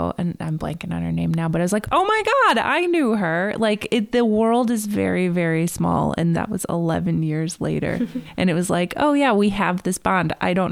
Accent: New York, United States; And I was like, Ithaca, we're from New York.

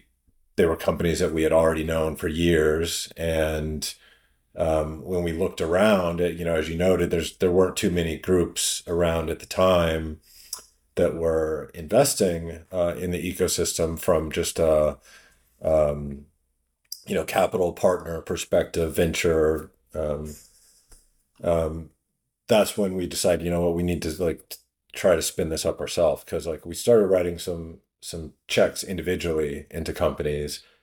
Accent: Kentucky, United States; I grew up in Kentucky. He grew up in Indiana.

